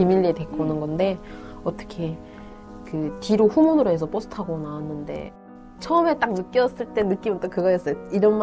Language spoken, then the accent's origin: Korean; North Korea; now in South Korea; 저는 어머니 없이 7년 살면서 또 아버지 없이 2년 살면서